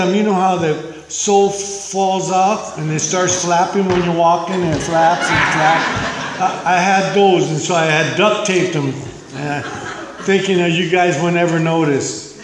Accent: Santa Barbara, California, United States; I was born and raised in Santa Barbara.

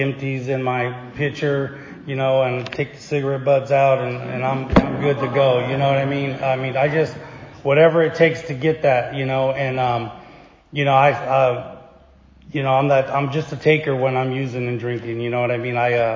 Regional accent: Bakersfield, California, United States; You know, I come from Bakersfield. Grew up in a neighborhood over there.

